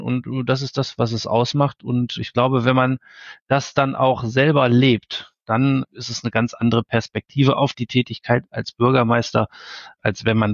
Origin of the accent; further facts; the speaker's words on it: Essen, North Rhine-Westphalia, Germany; ich bin im Essener Norden groß geworden. Ist ja nicht allzu weit weg dann von Westfalen